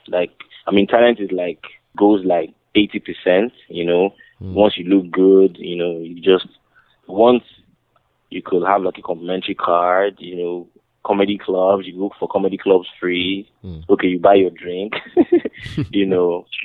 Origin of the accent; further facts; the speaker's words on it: Lagos, Nigeria; I grew up in Lagos. I was born in Lagos, Nigeria, which is in Africa for people that don't know.